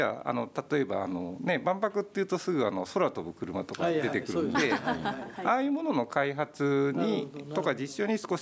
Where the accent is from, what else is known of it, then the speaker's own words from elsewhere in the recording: Tokyo, Japan; 時々だから京都行ったりはしますけど、基本は東京なんだけど